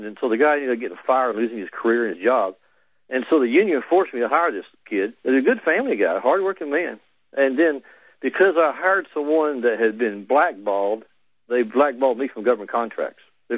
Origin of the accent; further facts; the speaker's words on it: Texas, United States; I mean, like I'm from Texas, but they're not from Chicago or New York.